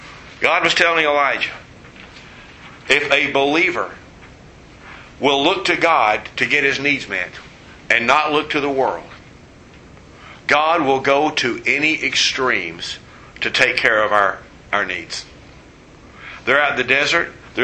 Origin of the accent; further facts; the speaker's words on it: Texas, United States; I grew up in West Texas, and we didn't have buzzards or vultures out there.